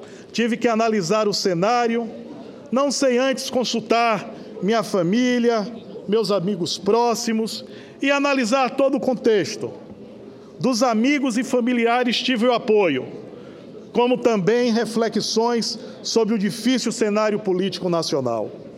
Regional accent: Salvador, Bahia, Brazil; also born or lived in Lauro de Freitas; Carrego comigo traços da capital Salvador, minha cidade natal, mas trago ainda o aprendizado do povo empreendedor de Lauro de Freitas, a cidade que me acolheu no meu primeiro mandato como político

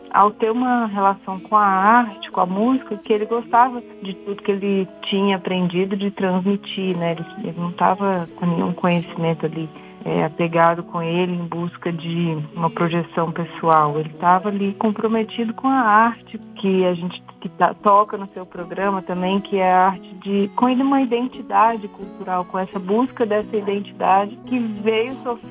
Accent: Belo Horizonte, Minas Gerais, Brazil; Eu nasci em Belo Horizonte, cresci ali na região metropolitana, depois voltei para Belo Horizonte

